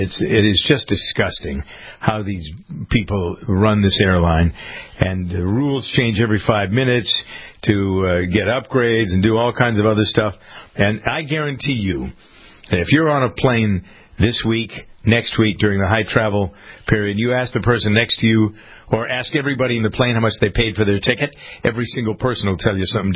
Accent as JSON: {"language": "English", "region": "New England", "country": "United States", "accent": "New England", "said": "Whenever you put two ERs together with another ER, my New England accent gets lost, Molly."}